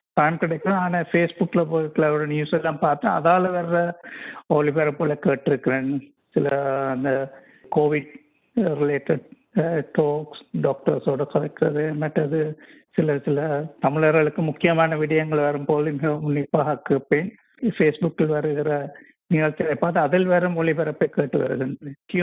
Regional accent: Ezhalai, Northern Province, Sri Lanka; born there; இலங்கையில் யாழ்ப்பாணத்தை யாழ்ப்பாணம் வந்து ஏழாலை என்ற இடத்தில் பிறந்தேன்.

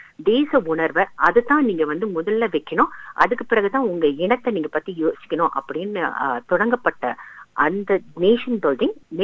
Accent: Singapore; நான் சிங்கப்பூரர் என்ற முறையில ஊடகத்துல, சிங்கப்பூர் ஊடகத்துல நமது அடையாளம் என்ன என்பதுதான் என்னோட ஆராய்ச்சி

